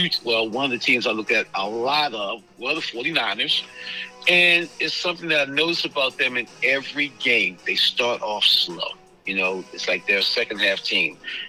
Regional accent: Baltimore, Maryland, United States; I know I call them Bum Birds and all. And that's my hometown team.

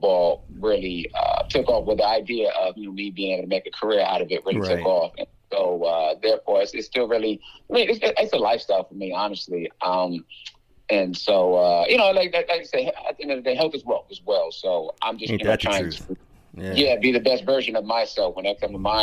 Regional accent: Accokeek, Maryland, United States; I'm a Prince George's County kid, grew up in Akakik. which is awesome.

